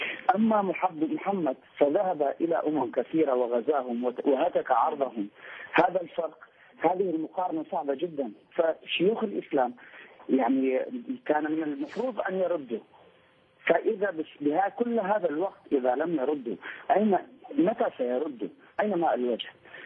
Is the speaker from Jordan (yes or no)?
no; Iraq; طبعا انا عراقي كلداني